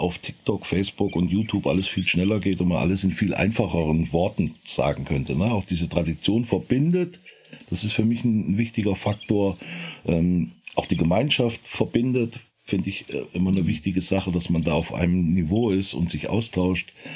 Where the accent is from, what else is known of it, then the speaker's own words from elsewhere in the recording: Hesse, Germany; Wir haben leider bei uns in Nordhessen nicht mehr die großen Niederwildstrecken wie früher